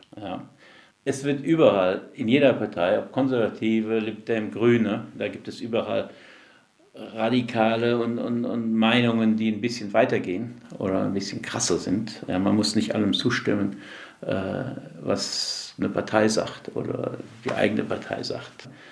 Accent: Luxembourg; also born or lived in Brussels, Belgium; Ich bin in Brüssel zur Schule gegangen, primär, und dann sekundär in Luxemburg. Ich habe ein Abitur in Luxemburg gemacht. Ich bin auf die Europäische Schule gegangen. Ich spreche 5 Sprachen.

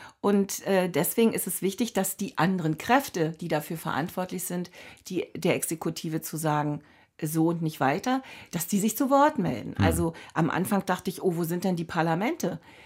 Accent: East Germany, Germany; gerade weil wir ja als Ostdeutsche auch die Repräsentanzlücken von uns Ostdeutschen beklagen

